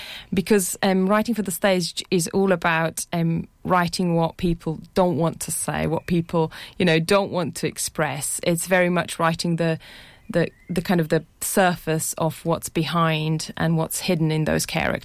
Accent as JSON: {"language": "English", "country": "Slovenia", "said": "I come from Slovenia. That's my country of origin."}